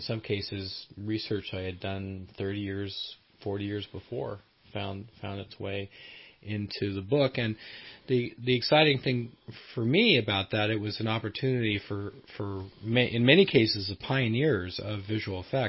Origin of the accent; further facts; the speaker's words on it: California, United States; But since I grew up in the Bay Area, I figured I would do my undergraduate work here in Berkeley